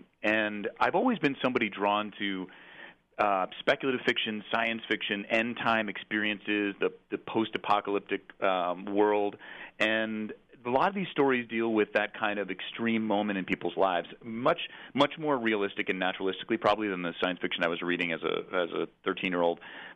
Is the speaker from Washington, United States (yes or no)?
no; New Jersey, United States; I was a young, closeted, gay kid growing up in New Jersey